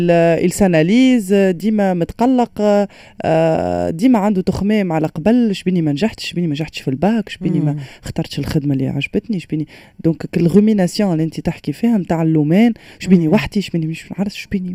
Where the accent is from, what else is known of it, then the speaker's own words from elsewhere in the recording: Tunisia; ولا ميديتاسيون تاع ميديتاسيون نحن عندنا في تونس شنو هذا ريق بارد يوغا